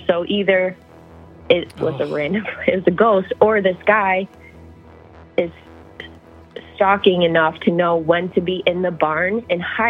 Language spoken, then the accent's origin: English; Michigan, United States; I'm from Michigan.